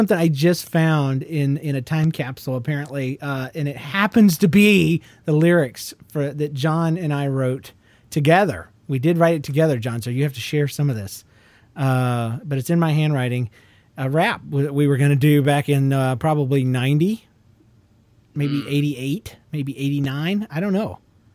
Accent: Georgia, United States; I'm from Georgia, lady.

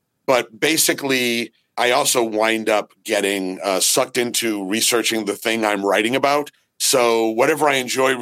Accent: United States; born there; No, I went up there because I had a great degree. I was born in the States.

